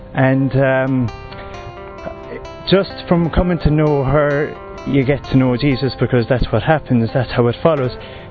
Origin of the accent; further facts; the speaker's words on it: Ireland; I'm from Ireland and I'm 27 years old.